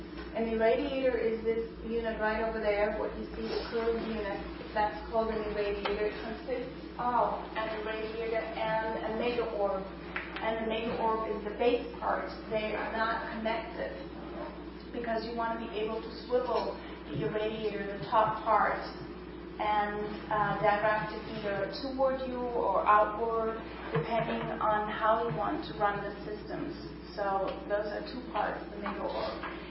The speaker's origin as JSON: {"language": "English", "country": "Germany", "tie": "born there", "also_born_or_lived": "Paris", "second_language": "English", "said": "I was born in Germany. I've lived there most of my life. I've lived in Paris for a couple of years and studied languages"}